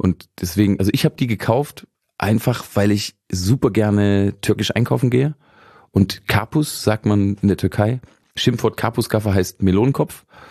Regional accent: Braunschweig, Lower Saxony, Germany; ich bin ja aus der Region Braunschweig

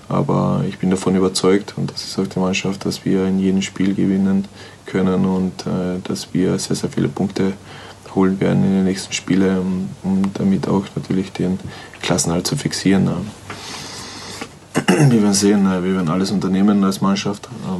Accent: Austria; now in United Kingdom; die was wir als Österreicher und Deutschland kennen

